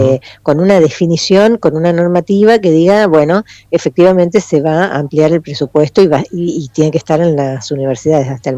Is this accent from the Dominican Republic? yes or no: no; Argentina